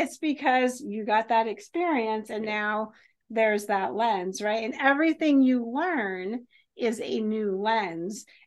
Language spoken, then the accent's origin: English; New Hampshire, United States; I am originally from New Hampshire. Lots of trees, lots of hills, lots of mountains.